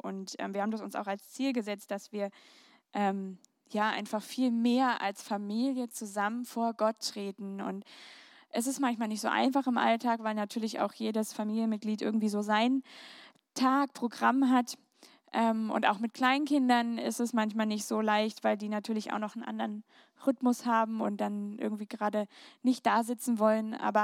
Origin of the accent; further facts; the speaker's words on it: Berlin, Germany; Also wir kommen aus Berlin, ihr merkt, wir sind nicht so ganz naturbewandelt.